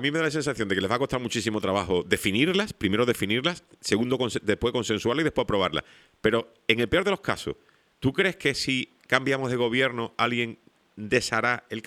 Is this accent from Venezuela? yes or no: no; Spain; está diciendo cosas que la verdad es que a mí me ofenden como español